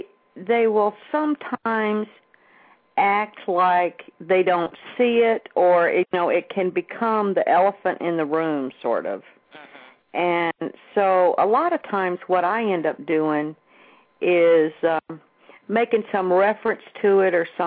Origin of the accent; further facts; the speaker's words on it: Mississippi, United States; I was raised in Mississippi in this little bitty town